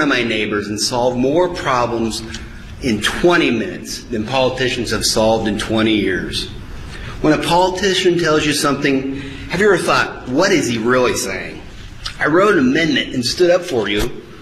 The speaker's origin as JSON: {"language": "English", "town": "Irwin", "region": "Iowa", "country": "United States", "tie": "born or raised there", "also_born_or_lived": "Harlan", "said": "I was born in Harlan and raised in Irwin, where I worked hard walking beans, changing tires in my parents' service station."}